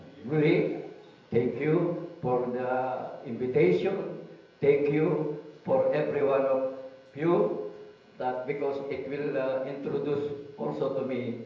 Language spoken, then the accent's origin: English; San Ildefonso, Central Luzon, Philippines; from San Ildefonso, Bulacan.